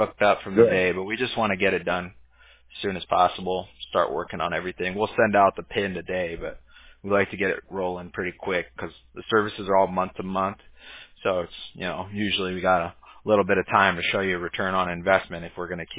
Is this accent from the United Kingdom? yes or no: no; Huntington Beach, California, United States; I grew up over there in Huntington, too, so I'm real, you know, so I'm familiar going all the way up the coast right here, you know.